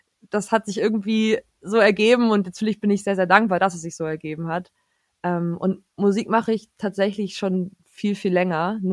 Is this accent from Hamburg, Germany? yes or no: yes; Hamburg, Germany; ich komme aus Hamburg.